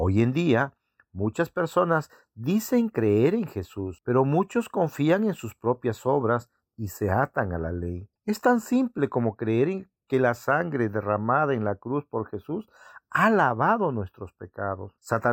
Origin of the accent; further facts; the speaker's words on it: South Korea; personas como yo, que somos coreanas